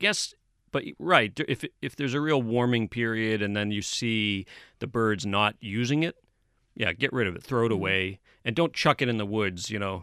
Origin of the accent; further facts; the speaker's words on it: Brockton, Massachusetts, United States; You know, I grew up in Brockton. Not a lot of wilderness in Brockton, at least not the nature kind.